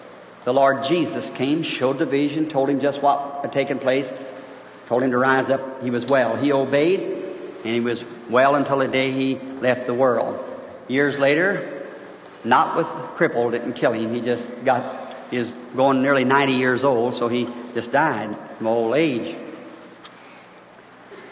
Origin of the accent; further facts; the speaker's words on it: Kentucky, United States; born there; And I'll never forget it. I was born in Kentucky.